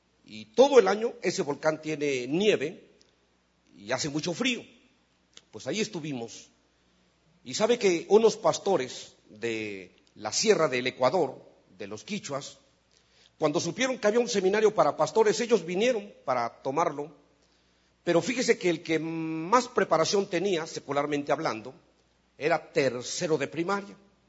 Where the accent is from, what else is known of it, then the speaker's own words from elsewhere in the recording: Veracruz, Mexico; also born or lived in Matamoros, Mexico; Yo vengo, como les dije en la mañana, los que estuvieron en la mañana, de México, aunque yo soy del estado de Veracruz, pero vengo de una ciudad fronteriza con los Estados Unidos que se llama Matamoros, Tamaulipas.